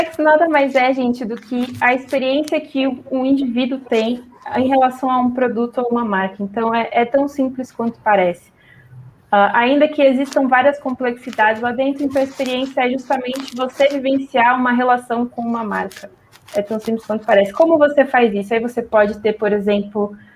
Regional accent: Santos, São Paulo, Brazil; now in São Paulo, Brazil; Eu sou de Santos, mas atualmente moro em São Paulo.

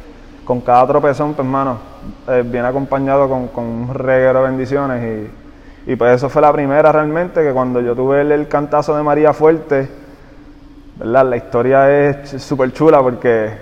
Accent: Jayuya, Puerto Rico; una que soy de Jayuya

